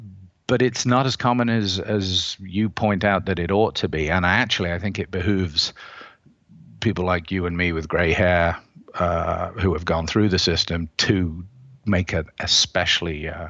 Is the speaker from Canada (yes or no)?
yes; Canada; I don't work in it, but I have taken various electives, as every Canadian does at some point.